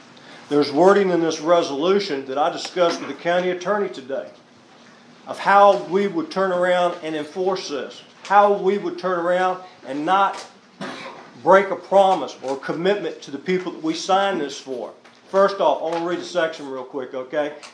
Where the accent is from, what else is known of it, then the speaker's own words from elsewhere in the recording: Florida, United States; I'm a law enforcement officer. I was from Florida. I was a state trooper.